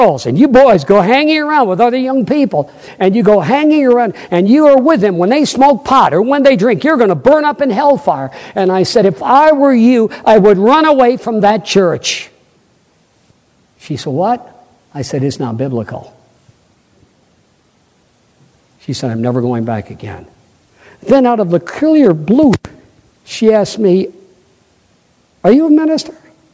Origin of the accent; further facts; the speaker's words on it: Vermont, United States; I said, "Well, I'm from Vermont."